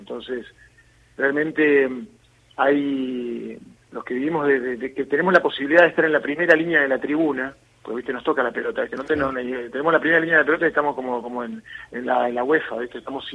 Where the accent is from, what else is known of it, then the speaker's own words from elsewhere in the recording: Argentina; como argentino fronterizo y como ciudadano de América Latina